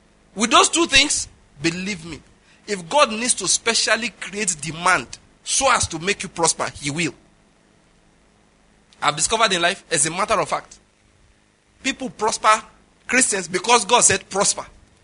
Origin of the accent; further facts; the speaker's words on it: Ondo, Nigeria; I'm from Ondo State, she's from Delta State.